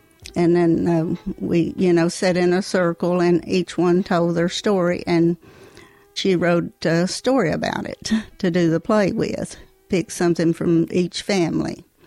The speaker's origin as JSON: {"language": "English", "town": "Lebanon", "region": "Virginia", "country": "United States", "said": "from Southwest Virginia, Lebanon, Virginia."}